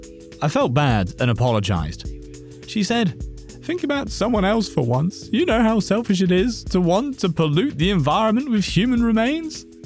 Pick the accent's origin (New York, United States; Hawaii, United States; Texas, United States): Hawaii, United States; He's from the Caribbean. I grew up in Hawaii. My mum is American.